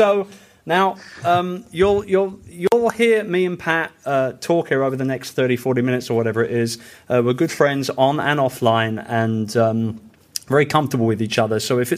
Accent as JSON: {"language": "English", "region": "England", "country": "United Kingdom", "said": "Good God, you wouldn't believe I'm English after that."}